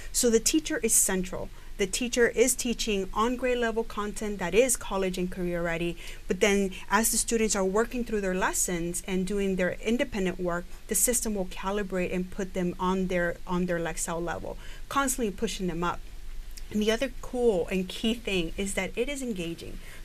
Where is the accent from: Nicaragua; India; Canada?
Nicaragua; now in United States; I am an immigrant from Nicaragua